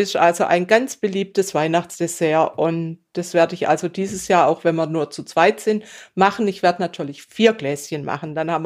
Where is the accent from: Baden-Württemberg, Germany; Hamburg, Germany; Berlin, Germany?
Baden-Württemberg, Germany; Bad Säckingen; Ich weiß, in meiner Heimatstadt Säckingen gibt es oder gab es ein Lokal